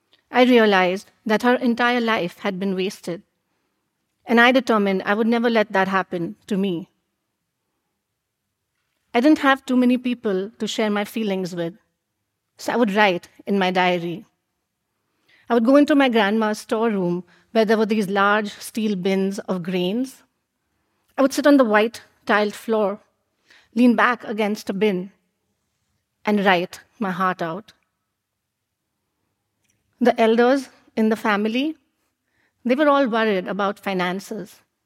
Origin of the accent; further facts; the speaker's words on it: Mumbai, Maharashtra, India; Growing up in Mumbai, India, I was always surrounded by family, aunts, uncles, cousins.